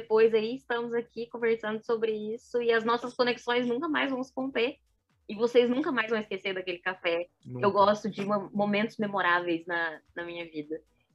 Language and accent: Portuguese; Minas Gerais, Brazil; porque como boa mineira que sou, né, hospitaleira